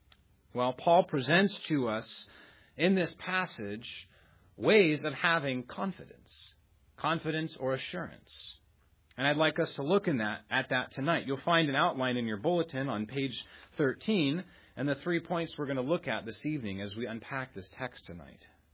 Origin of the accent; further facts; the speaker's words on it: California, United States; My home state, California, it's over 100 degrees there